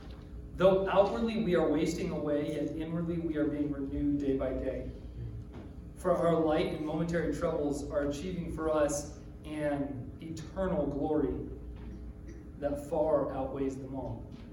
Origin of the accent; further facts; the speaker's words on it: United States; Because I'm an American.